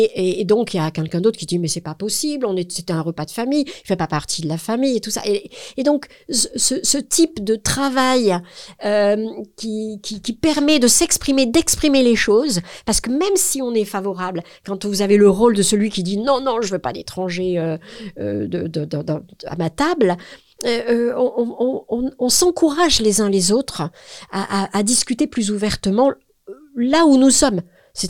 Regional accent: Clermont-Ferrand, Auvergne-Rhône-Alpes, France; enfin moi je suis de Clermont-Ferrand

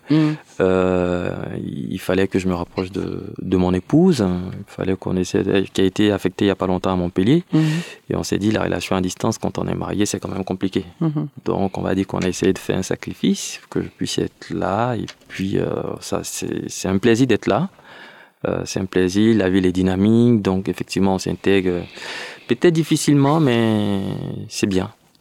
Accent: Abidjan, Côte d’Ivoire; Oui, j'ai grandi à Abidjan.

